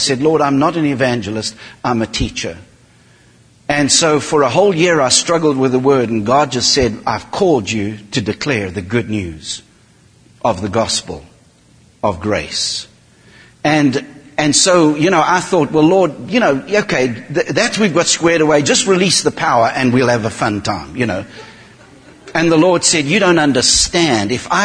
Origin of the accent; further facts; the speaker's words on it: South Africa; moved away as an adult; now in United States; We're from South Africa and we've lived in the States now for nearly 22 years.